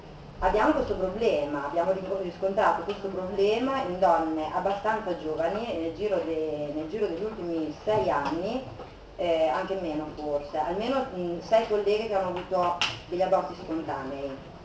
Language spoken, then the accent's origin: Italian; Modena, Emilia-Romagna, Italy; vengo da Modena